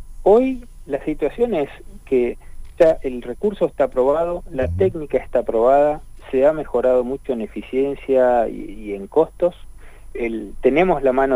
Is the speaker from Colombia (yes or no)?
no; Neuquén, Argentina; los neuquinos y los argentinos